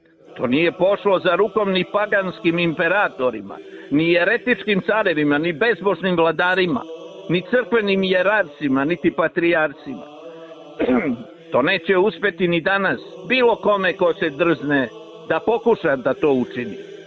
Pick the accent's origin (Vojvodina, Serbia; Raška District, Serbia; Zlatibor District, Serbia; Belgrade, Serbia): Belgrade, Serbia; born there; iako sam rođen u Beogradu, vaspitavan sam u helenskom duhu potpune odanosti prema Hristovoj crkvi, porodici, otačbini i tradiciji.